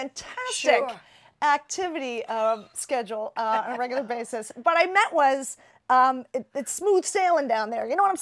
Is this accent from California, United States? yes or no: no; Philadelphia, Pennsylvania, United States; You know I'm Irish Catholic. Well, you know, what